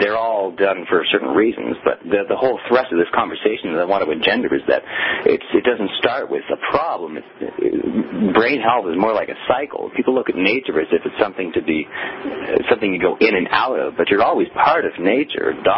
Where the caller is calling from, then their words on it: Toronto, Ontario, Canada; I'm calling from Toronto, Canada, unfortunately.